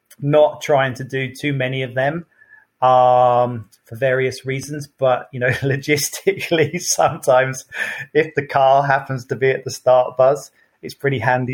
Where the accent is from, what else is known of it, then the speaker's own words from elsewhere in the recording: United Kingdom; my proudest things I've seen as a Brit